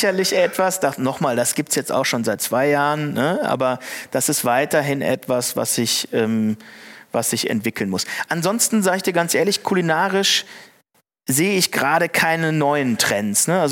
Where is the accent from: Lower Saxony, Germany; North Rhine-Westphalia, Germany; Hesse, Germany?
North Rhine-Westphalia, Germany; Düsseldorf; ich komme aus Düsseldorf mit kleinen Tokio.